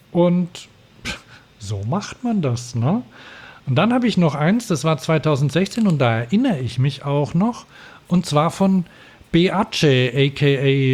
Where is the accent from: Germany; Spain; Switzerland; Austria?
Spain; Vitoria, Basque Country; Also ich komme aus Vitoria, da wo die V-Klasse auch gebaut wird.